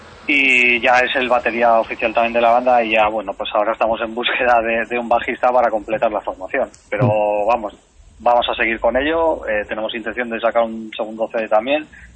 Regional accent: Mondragón, Basque Country, Spain; yo soy de aquí, de Arrasate, de Mondragón.

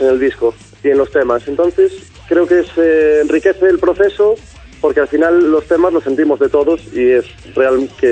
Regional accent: Pobra do Caramiñal, Galicia, Spain; Somos todos de Pobra do Carabiñal.

